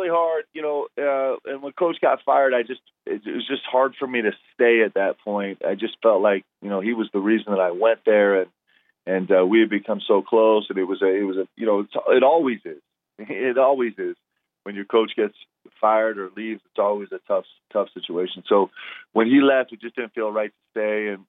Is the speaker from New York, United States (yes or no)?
yes; New York, United States; also born or lived in Nebraska / Seattle, United States; So I was born in Nebraska and then spent my childhood in New York and then went to high school in Seattle.